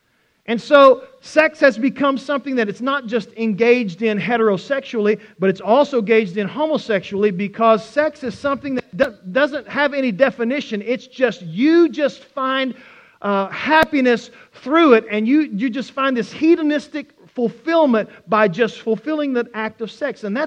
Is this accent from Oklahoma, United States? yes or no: yes; Oklahoma, United States; You know, I was always taught, growing up in Oklahoma, there's two words.